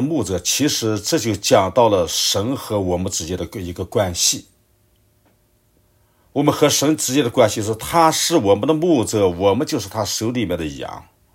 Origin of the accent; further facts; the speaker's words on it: North China, China; 我是北方农村长大的，我是放过羊的